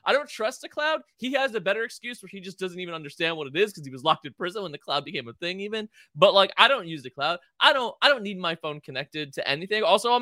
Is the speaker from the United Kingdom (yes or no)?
no; United States; I'm American.